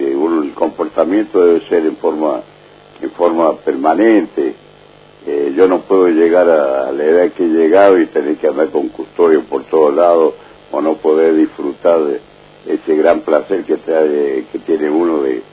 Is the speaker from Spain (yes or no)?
no; Argentina